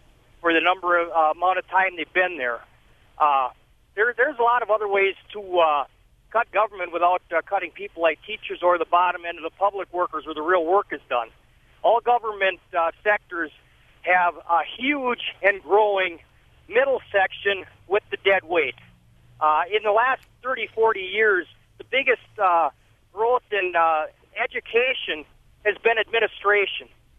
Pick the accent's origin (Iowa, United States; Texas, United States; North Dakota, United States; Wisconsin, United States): Wisconsin, United States; I come from Northern Washington County, and you know, you characterize that as urban. Well, the part of Washington County I come from is basically tractor country.